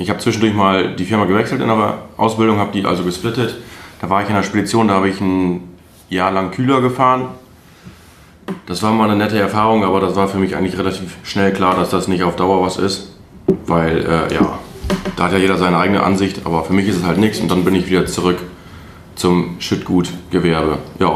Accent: Altenberge, North Rhine-Westphalia, Germany; now in Diepholz, Germany; Altenberge, das ist bei Münster im Kreis Steinfurt.

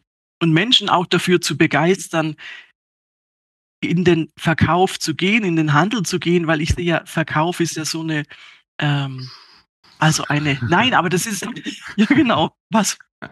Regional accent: Baden-Württemberg, Germany; Also ich bin tatsächlich auch im Schwabenland im elterlichen Einzelhandel aufgewachsen.

